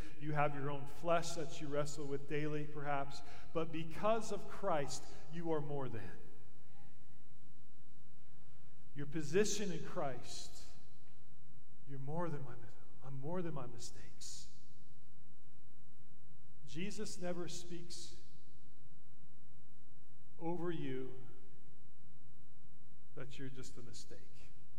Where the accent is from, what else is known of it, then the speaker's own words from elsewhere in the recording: Michigan, United States; born there; Did you know I was born in Michigan? So guess who I was cheering for? Just kidding. Commandments, I was born in Michigan.